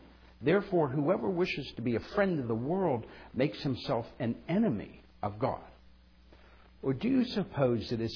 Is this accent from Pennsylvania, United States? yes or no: yes; Pittsburgh, Pennsylvania, United States; I'm born and bred in Pittsburgh, but I'm a foreigner here.